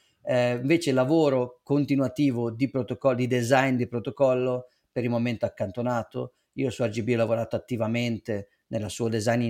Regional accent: Milan, Lombardy, Italy; La Svizzera, per uno nato e cresciuto a Milano, è il paradiso fiscale dietro l'angolo, certo.

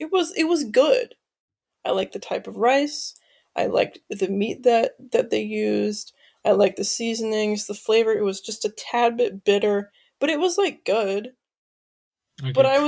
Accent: United States; now in Barcelona, Spain; I was struggling because I'm used to AC. I'm an American.

